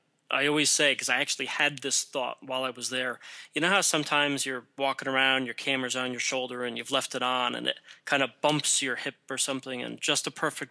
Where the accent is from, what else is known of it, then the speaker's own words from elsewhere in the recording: Connecticut, United States; I grew up in Connecticut, so that was the one that was easiest for me to get to.